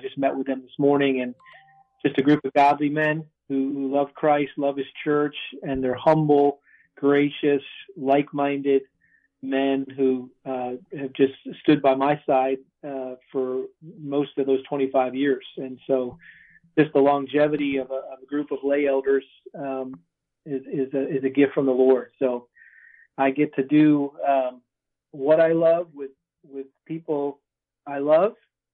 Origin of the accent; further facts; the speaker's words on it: Massachusetts, United States; now in Texas, United States; I'm originally from Massachusetts. My wife's from Seattle. We met in L.A. and we ended up here in Texas, as they say. And so I'm a Yankee serving down here in the South